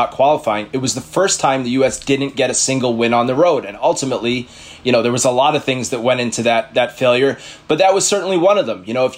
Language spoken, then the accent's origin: English; New York City, New York, United States; I grew up in New York City, and, you know, here I am in the biggest city in the United States